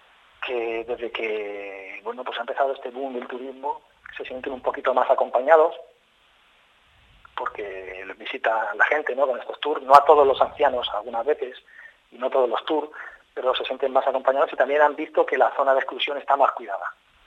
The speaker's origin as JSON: {"language": "Spanish", "town": "Albacete", "region": "Castilla-La Mancha", "country": "Spain", "tie": "born or raised there", "said": "como yo soy de Albacete originario, y esta ciudad fue sede de las brigadas internacionales"}